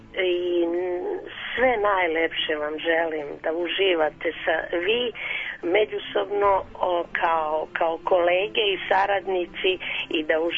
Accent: Stoliv, Kotor Municipality, Montenegro; Ja se još više radujem da ću najverovatnije ići malo u moj Zavičaj.

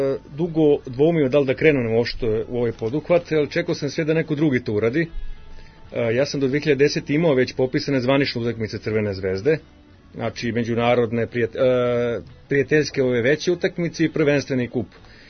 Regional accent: Ripanj, Belgrade, Serbia; Našao sam utakmicu iz mog Ripnja, ja sam odrastao u Ripnju, do osmog razreda

